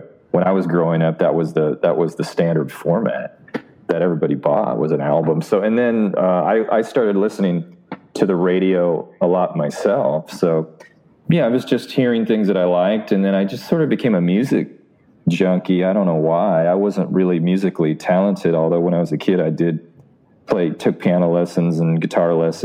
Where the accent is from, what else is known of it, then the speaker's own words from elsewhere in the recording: Kansas, United States; But I grew up in Kansas, right? There's no business there.